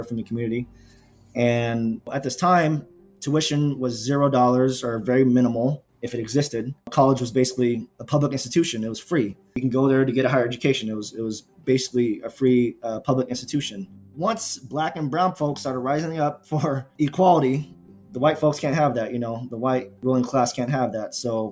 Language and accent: English; California, United States; I had a really close friend in is either Escondido or Vista, California, which is not far from my hometown.